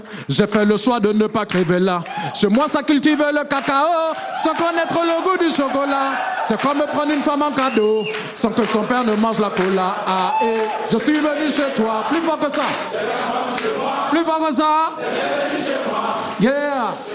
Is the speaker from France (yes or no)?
no; Burkina Faso; je suis burkinabé, je vais rester ici jusqu'à la fin de mes jours.